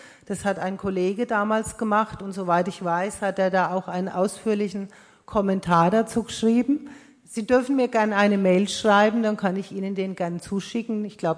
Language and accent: German; Mellrichstadt, Bavaria, Germany; ich komme jetzt aus dem nördlichen Unterfranken, ich komme aus Mellrichstadt. Wir haben da eh Einflüsse aus dem Osthessischen, Hessischen und Thüringischen schon im Dialekt drin.